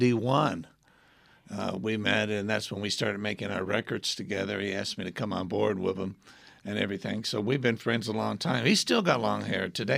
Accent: Detroit, Michigan, United States; also born or lived in Tennessee; Well, I was born in Tennessee and raised in Detroit as a teenager, and I got involved in the music business, and my mother taught me how to play guitar, and she was a gospel singer.

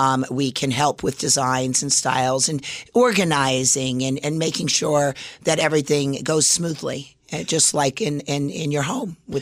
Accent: Las Vegas, Nevada, United States; You know, I grew up in Las Vegas.

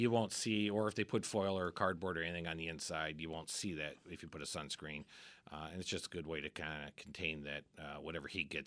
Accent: Midwest, United States; Yeah, I grew up in the Midwest.

